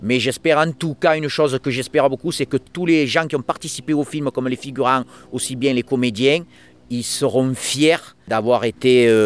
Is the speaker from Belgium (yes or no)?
no; Sainte-Tulle, Provence-Alpes-Côte d'Azur, France; also born or lived in Manosque; moi je suis né à Manosque. J'ai habité pendant de longues années, pendant 30 ans à Sainte-Tulle. Sainte-Tulle, c'est mon village où j'ai passé toute mon enfance.